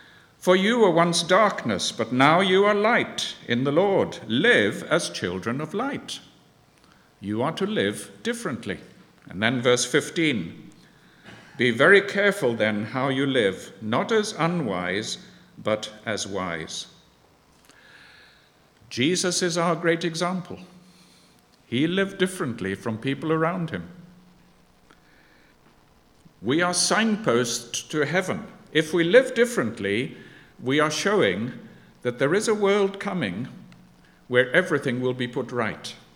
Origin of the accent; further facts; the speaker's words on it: Zambia; now in United Kingdom; I grew up in Zambia, and some of what we have here was a great challenge to the Zambians.